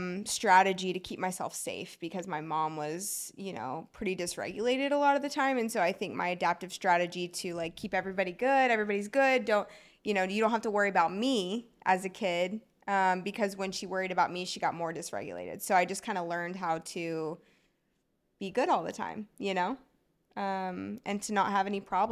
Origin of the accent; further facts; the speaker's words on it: North Richland Hills, Texas, United States; Grew up in North Richland Hills, so Fort Worth, Texas.